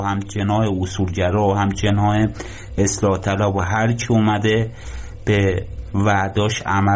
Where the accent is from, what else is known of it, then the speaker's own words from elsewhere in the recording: Iran; من به عنوان یه ایرانی تو این انتخابات شرکت نمی کنم